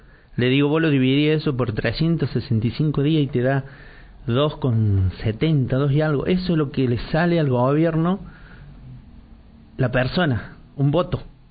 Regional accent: Colonia Caroya, Córdoba, Argentina; Vos sabés que yo soy nativo de ahí, la gente me conoce porque yo vivo en pleno centro.

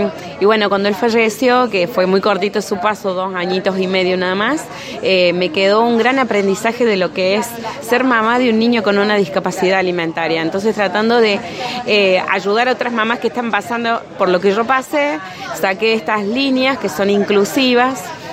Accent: Córdoba, Argentina; Es una empresa familiar, somos de Córdoba Capital

